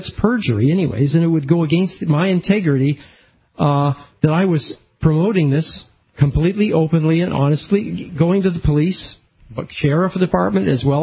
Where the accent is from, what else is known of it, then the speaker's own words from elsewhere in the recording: Canada; now in United States; because I am a Canadian and I'm in the process of becoming an American